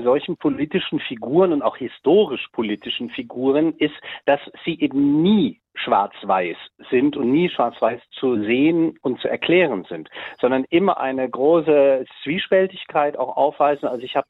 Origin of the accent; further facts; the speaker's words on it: Germany; Und ich freue mich natürlich sehr, dass ich als Deutscher zur deutsch-französischen Partnerschaft beitragen kann.